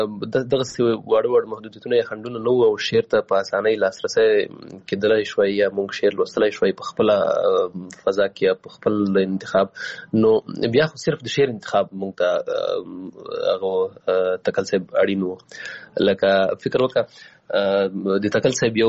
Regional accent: Paktika, Afghanistan; also born or lived in Waziristan, Pakistan; زه پیدا شوی په وزیرستان کې یم بیا بیرته کډه شوی پکتیکا کې یم

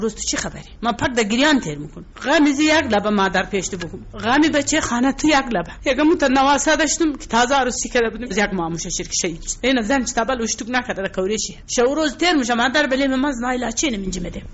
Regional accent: Khas Uruzgan, Uruzgan, Afghanistan; از خاص روزگان هستم.

